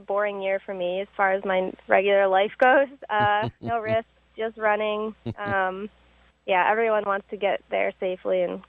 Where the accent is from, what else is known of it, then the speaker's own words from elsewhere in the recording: New York, United States; So this is actually, I grew up in New York, and I've never raced on the Armory track.